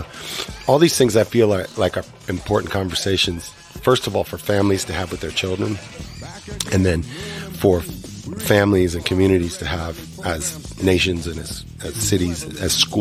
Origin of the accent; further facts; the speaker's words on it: United States; as a black kid growing up in America